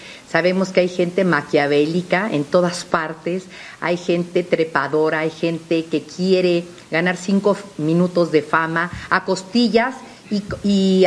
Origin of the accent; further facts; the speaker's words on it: Mexico; Qué bueno que somos más los mexicanos, la gente buena y la gente que queremos